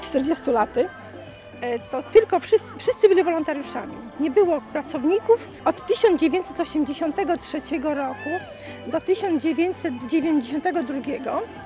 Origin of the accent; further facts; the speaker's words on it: Lublin Voivodeship, Poland; Ja pochodzę z Lubelszczyzny i tam jeszcze do niedawna były normalne pożegnania w domu